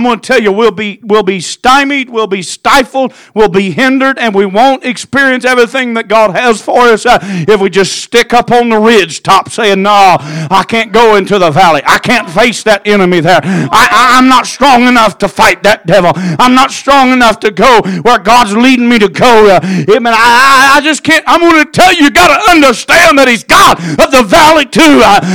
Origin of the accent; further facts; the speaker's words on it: Oklahoma, United States; now in Tulsa, United States; I moved from South Central Oklahoma up to Tulsa.